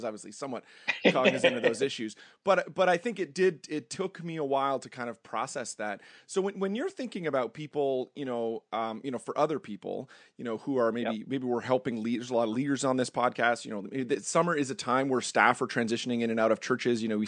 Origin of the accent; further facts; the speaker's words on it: Ontario, Canada; moved away as an adult; now in United States; so I'm Canadian. We talked about that earlier. I was living north of Toronto and moved from there, to New Jersey.